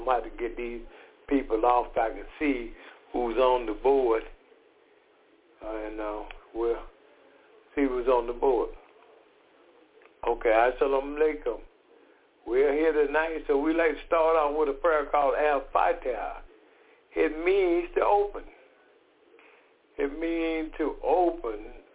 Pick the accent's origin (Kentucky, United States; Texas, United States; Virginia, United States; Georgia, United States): Georgia, United States; Decatur; from Decatur, Georgia.